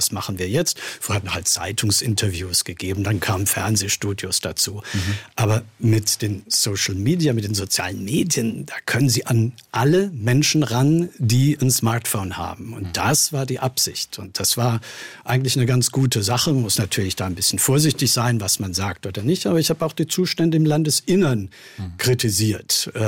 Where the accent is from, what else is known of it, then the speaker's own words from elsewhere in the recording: Stuttgart, Baden-Württemberg, Germany; Also ich bin ja in Stuttgart geboren hier und bin zur Schule dann auch in Süddeutschland gegangen.